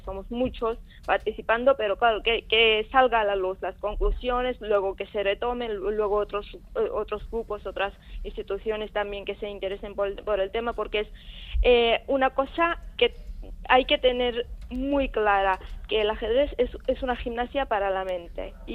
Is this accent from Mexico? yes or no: no; Georgia; en mi país de origen, en Georgia, hay un boom de niños y niñas